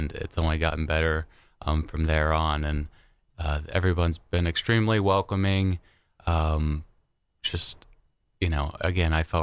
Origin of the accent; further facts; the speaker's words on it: Lancaster, Ohio, United States; now in Logan, United States; I am from Lancaster, Ohio.